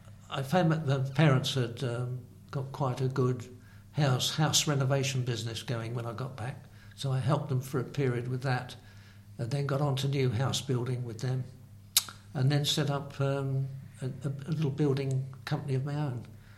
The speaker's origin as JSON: {"language": "English", "region": "England", "country": "United Kingdom", "said": "And we're English, aren't we? We're British. This little checkerboard country with little fields and things."}